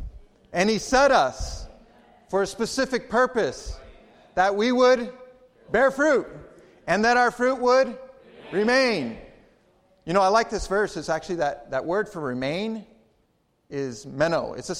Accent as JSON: {"language": "English", "region": "Arizona", "country": "United States", "tie": "born or raised there", "said": "I know a lot about cactus because I grew up in Arizona."}